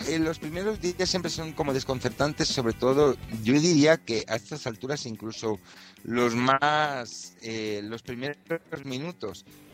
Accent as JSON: {"language": "Spanish", "town": "Madrid", "region": "Community of Madrid", "country": "Spain", "said": "yo como madrileño nunca había pensado que se podía dar"}